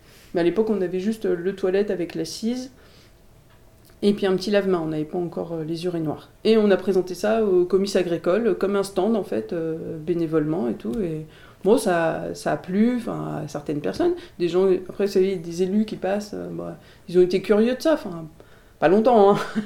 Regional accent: Montpellier, Occitanie, France; moi je suis de Montpellier, Nîmes, j'ai toujours habité en ville, c'est pas... voilà, la campagne, je découvre, hein, et le Loir-et-Cher, je découvre aussi.

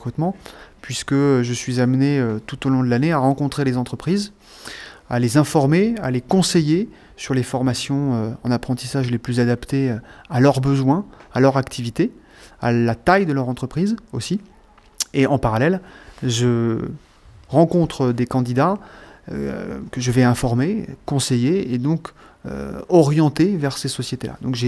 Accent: Nantes, Pays de la Loire, France; à la suite de mes études à Nantes, puisque je suis nantais.

